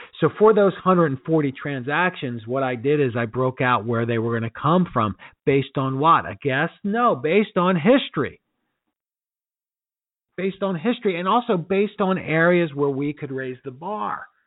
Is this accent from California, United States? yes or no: no; Philadelphia, Pennsylvania, United States; I'm from Philly. You want to mess with our money? Look out.